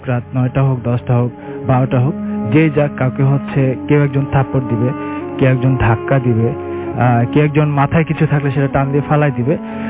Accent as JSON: {"language": "Bangla", "town": "Barisal", "region": "Barisal Division", "country": "Bangladesh", "lives_now": "Rampura, Bangladesh", "said": "আমি হচ্ছে বরিশাল থেকে আসছি, জবের পারপাসে আমি হচ্ছে রামপুরে থাকি।"}